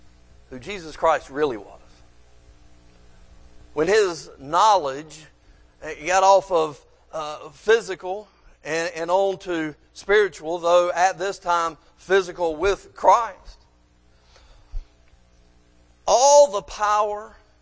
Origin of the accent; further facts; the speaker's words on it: Kannapolis, North Carolina, United States; Johnny and I both, we grew up in Kannapolis